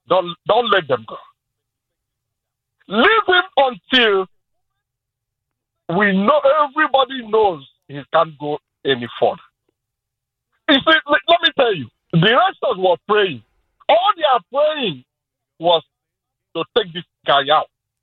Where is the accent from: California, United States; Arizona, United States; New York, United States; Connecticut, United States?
New York, United States; Bronx; I'm from the Bronx.